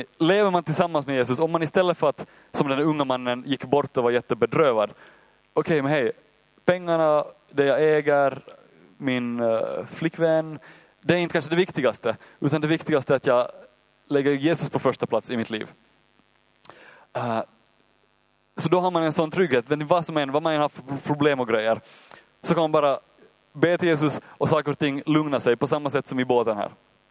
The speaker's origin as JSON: {"language": "Swedish", "region": "Ostrobothnia", "country": "Finland", "said": "Jag grejar det, jag är från Österbotten."}